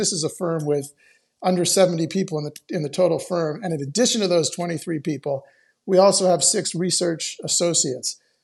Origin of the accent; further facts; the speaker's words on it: Los Angeles, California, United States; And I grew up here in Los Angeles, and the market opens about 6:30.